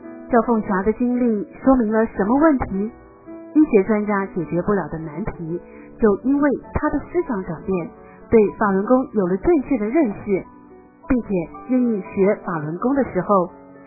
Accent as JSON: {"language": "Chinese", "country": "China", "said": "我们中国人为什么会有这种想法？"}